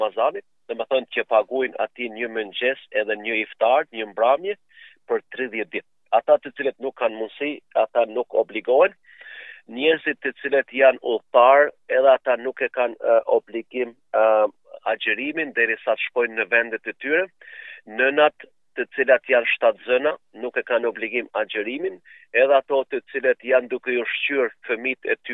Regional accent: Kosovo; posaçërisht unë që jam nga Kosova kam përjetuar kur ka qenë lufta në Kosovë

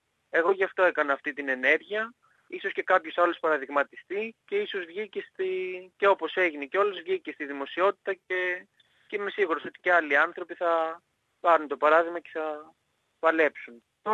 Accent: Vartholomio, Western Greece, Greece; είναι από την περιοχή που κατάγομαι και εγώ, από το Βαρθολομιό Ηλία, στην Πελοπόννησο

